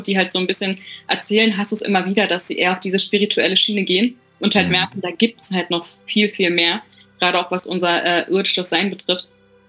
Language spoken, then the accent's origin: German; Berlin, Germany; born there; Ja, ich bin sogar gebürtige Berlinerin.